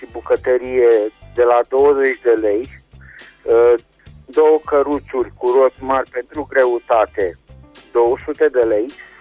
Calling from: Reșița, Caraș-Severin, Romania; din Reșița

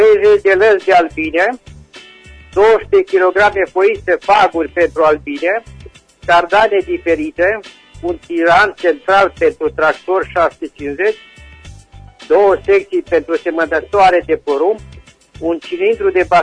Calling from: Răchița, Timiș County, Romania; din Răchița, județul Timiș, și aș dori o reînnoire la anunțul meu.

